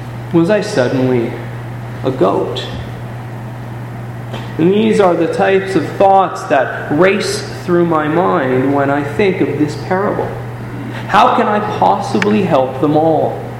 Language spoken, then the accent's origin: English; Toronto, Ontario, Canada; Growing up in Toronto, I would head down as a teenager down to Queen Street.